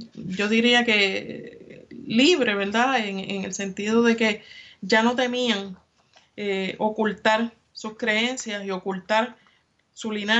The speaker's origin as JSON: {"language": "Spanish", "country": "Puerto Rico", "said": "Sí, fue la última. De hecho, no somos independientes todavía, somos un Commonwealth de los Estados Unidos de Norteamérica. Pero sí, nosotros y Cuba fuimos las últimas colonias que tuvo España aquí en América."}